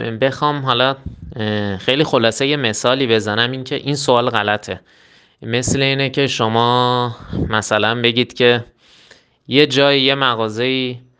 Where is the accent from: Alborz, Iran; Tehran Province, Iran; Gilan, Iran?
Tehran Province, Iran; Tehran; born there; متولد تهران هستم.